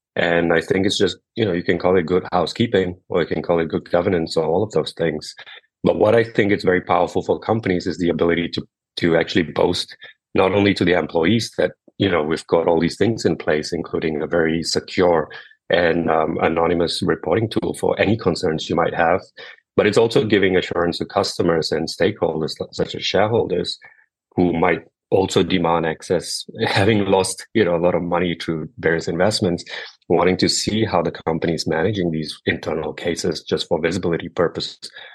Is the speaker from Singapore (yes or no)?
yes; Singapore; I'm from Singapore, it's a financial hub.